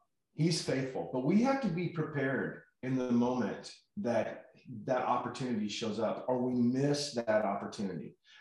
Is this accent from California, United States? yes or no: no; Joshua, Texas, United States; Well, I come from Joshua, Texas.